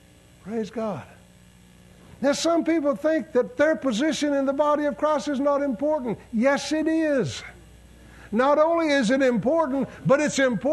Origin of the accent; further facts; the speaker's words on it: Texas, United States; I was born and raised in West Texas, in the desert. It's a long ways to the closest beach.